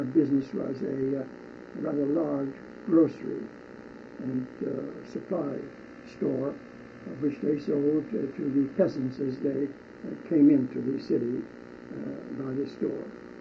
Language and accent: English; Chisinau, Chișinău, Moldova; We came from Russia, specifically Kishinev, which has been known as the most infamous creator of the worst pogrom in Russia. That pogrom occurred when I was several years old.